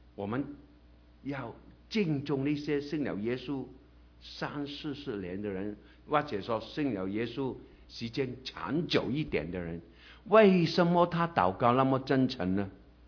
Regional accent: China; 不是我们中国人的文化是高高在上，告诉下级你要做什么

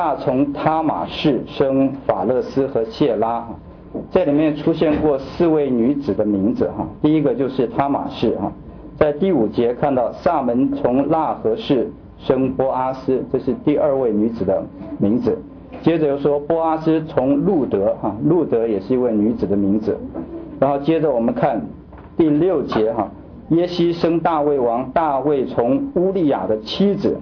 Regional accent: China

